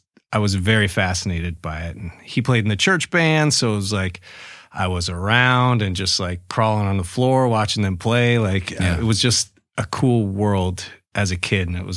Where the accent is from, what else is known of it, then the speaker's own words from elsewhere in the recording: Bend, Oregon, United States; I am from Oregon. Yeah, from Bend, Oregon.